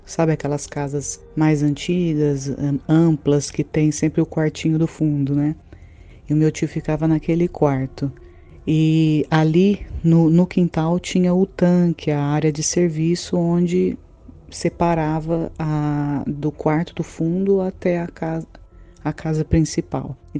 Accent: São Paulo, Brazil; sou do interior de São Paulo

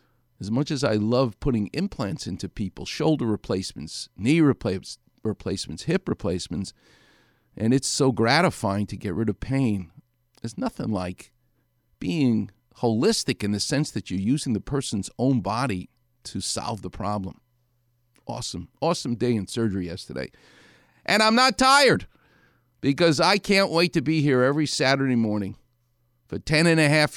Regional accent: New York City, New York, United States; I'm from New York City.

